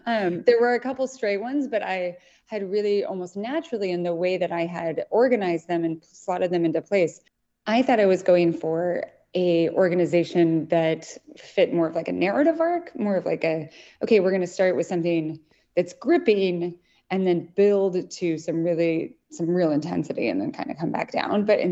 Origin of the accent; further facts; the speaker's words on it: Idaho, United States; It's set in Boise, Idaho, and I'm from Idaho, and so I paid a lot of attention during the pandemic for specifically what was happening in the state